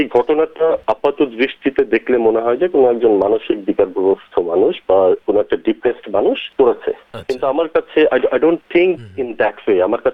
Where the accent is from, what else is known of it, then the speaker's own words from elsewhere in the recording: Chittagong, Chittagong Division, Bangladesh; আমি চট্টগ্রামের মানুষ, আমি গতবারও এসেছি যখন